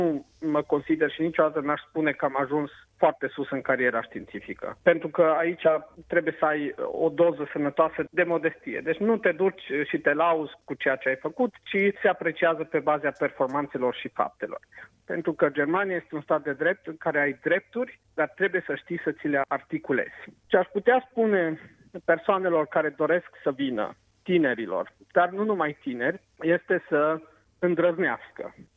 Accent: Timiș County, Romania; first language Serbo-Croatian; Romanian is a second language; Am crescut în Banatul de Câmpie, într-un sat multicultural, un sat de frontieră. Prima mea limbă, de fapt, cu care am crescut în familie a fost sârbo-croata. După aceea a venit româna, germana și așa mai departe.

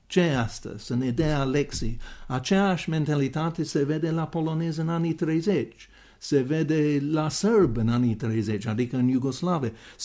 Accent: East of England, United Kingdom; born there; Romanian is a second language; eu m-am născut în Norfolk, în estul Angliei, deci într-un sat.

